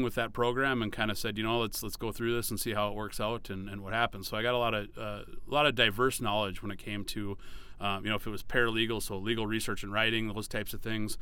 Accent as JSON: {"language": "English", "town": "Hillsboro", "region": "North Dakota", "country": "United States", "tie": "born or raised there", "said": "So, I grew up in Hillsboro, North Dakota, a nice little small town on I-29 on the eastern part of North Dakota. Town of about, well, when I was growing up, about 1,200 people."}